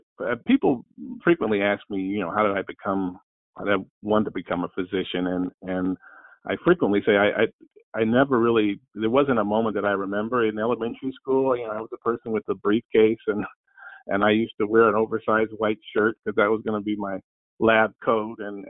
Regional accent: Cleveland, Ohio, United States; I always said I was going to come back to the urban neighborhood where I grew up in Cleveland

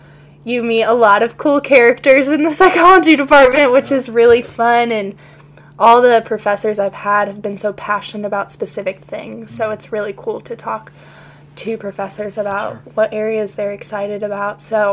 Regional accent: Fairfax, Virginia, United States; I'm originally from Fairfax, Virginia, which is very, very close to D.C., so Northern Virginia.

